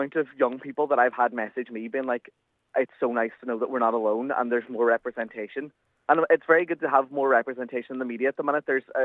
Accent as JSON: {"language": "English", "region": "Northern Ireland", "country": "United Kingdom", "tie": "born or raised there", "said": "I walked from my hometown into Derry and done the laps of the bridges to kind of represent my journey from where I grew up, where I am now"}